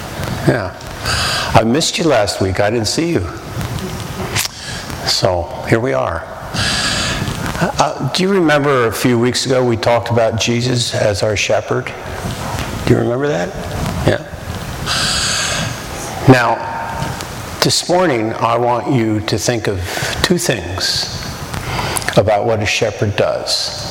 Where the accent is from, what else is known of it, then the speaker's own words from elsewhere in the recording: Philadelphia, Pennsylvania, United States; now in Sumas, United States; I grew up in Philadelphia. Okay? Where am I now? Am I in Philadelphia?